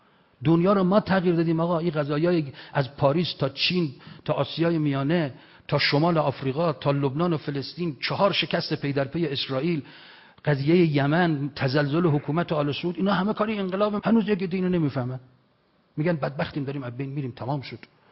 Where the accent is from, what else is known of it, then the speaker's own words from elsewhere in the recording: Iran; فهمیدن ما از ایران اومدیم و دعوت کردن یک جلسه خونگی با اینا